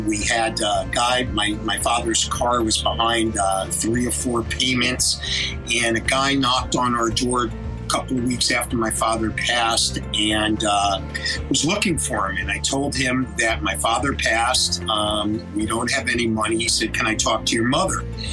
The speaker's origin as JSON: {"language": "English", "town": "Yonkers", "region": "New York", "country": "United States", "tie": "born or raised there", "said": "I had a mother and a father and a younger brother, and we grew up in Yonkers, New York"}